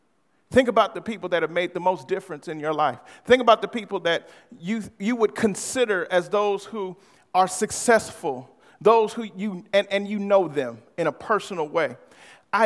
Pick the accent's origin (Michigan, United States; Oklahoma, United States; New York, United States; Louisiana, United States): Michigan, United States; Farmington Hills; also born or lived in Detroit; I remember growing up in Detroit, Farmington Hills area, and across the street from me, my best friend was a Jewish individual.